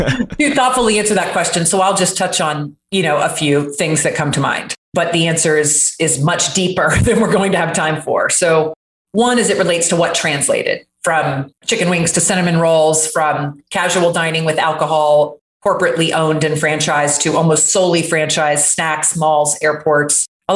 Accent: Jacksonville, Florida, United States; I completely lost my accent. That was very deep from growing up in Jacksonville, Florida, which is basically South Georgia.

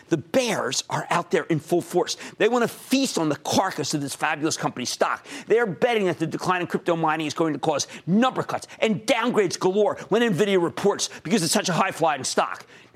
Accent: New Jersey, United States; Let's go to Diane in my home state, New Jersey.

